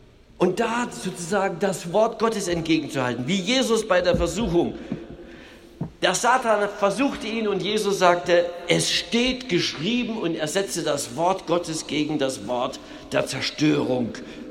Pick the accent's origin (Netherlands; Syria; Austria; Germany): Germany; East Germany; Ich bin in der DDR aufgewachsen, ich habe 30 Jahre in diesem großen Gefängnis zugebracht, so empfand ich dieses Land.